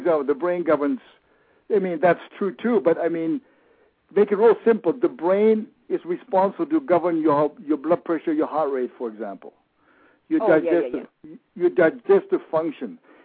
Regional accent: Germany; English is a second language; I'm a very German man, born and raised in Germany

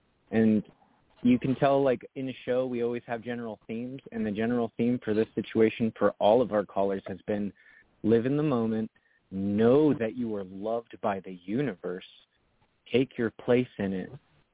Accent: Brevard, North Carolina, United States; I'm from Brevard.

